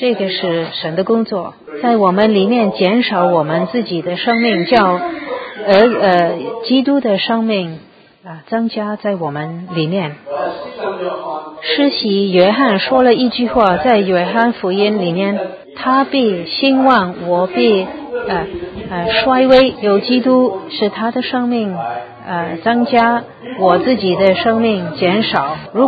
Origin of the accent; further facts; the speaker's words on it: Guangdong, China; 好像我们广东人说啰啰晕就不舒服，觉得不舒服的意思